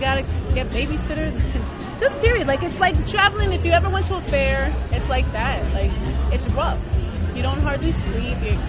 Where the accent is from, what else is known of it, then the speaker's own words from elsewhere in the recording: Yonkers, New York, United States; Well, I'm actually from Wyoming, which is Yonkers, but I work out of the Bronx, and I've been working out of the Bronx since I was 16.